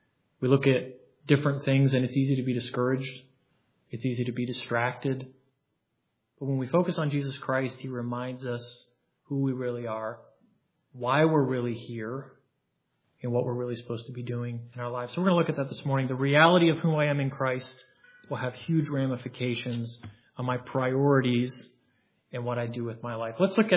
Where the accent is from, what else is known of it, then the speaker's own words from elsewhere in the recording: West Virginia, United States; but I'm a mountaineer, and I know Pastor Vitovsky is too. So I grew up in West Virginia, and so I love West Virginia.